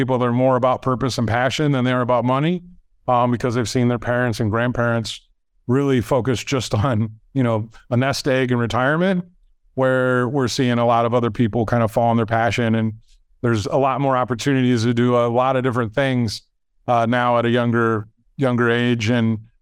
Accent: Arizona, United States; I'm from Arizona. So Arizona is another big benefiter of the exodus from California.

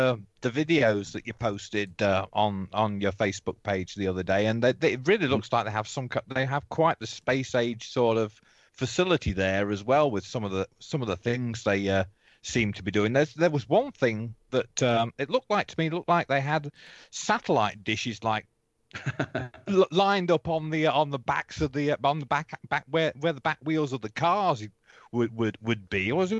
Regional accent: United Kingdom; But being the Brit that I am

